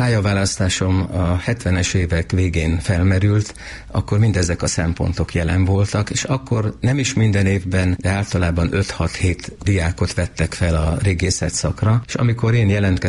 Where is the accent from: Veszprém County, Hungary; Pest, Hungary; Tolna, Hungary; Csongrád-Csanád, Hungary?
Veszprém County, Hungary; Külsővat; born or raised there